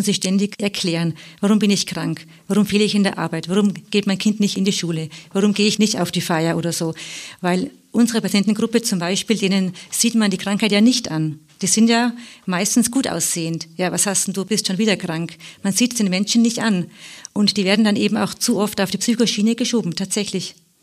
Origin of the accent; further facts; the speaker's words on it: Bavaria, Germany; ich komme ja aus dem Südosten Bayerns